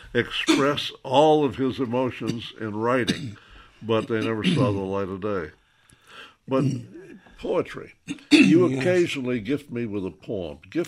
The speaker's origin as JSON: {"language": "English", "region": "Tennessee", "country": "United States", "said": "My home state has taken a turn for the worse."}